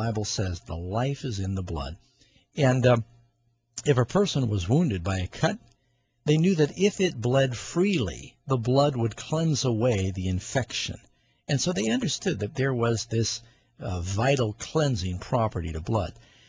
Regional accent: New York City, New York, United States; also born or lived in California; not only because I grew up in New York City, but I had never been to the World Trade Center even though I grew up in New York City. I was born in California.

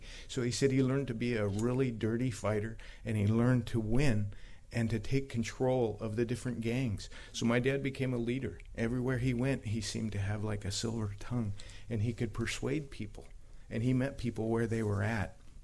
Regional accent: Crescent City, California, United States; born there; I was born in Crescent City, California. A really pretty little country town. I was born the youngest of eight children

